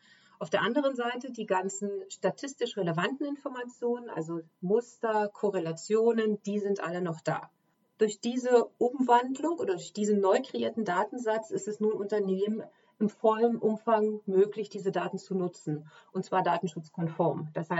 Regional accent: Germany; moved away; Ich bin ursprünglich aus Deutschland, habe dort meine Karriere angefangen

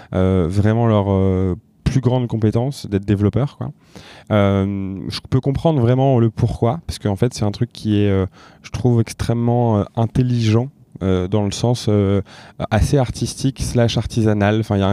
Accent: Lille, Hauts-de-France, France; l'un des cofondateurs et le CEO de Comet. J'ai 28 ans, je suis Lillois d'origine.

